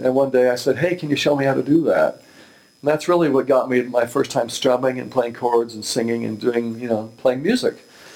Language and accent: English; Houston, Texas, United States; I was living in Houston. I grew up in Houston, then moved away and lived some places, ended up back there for a while.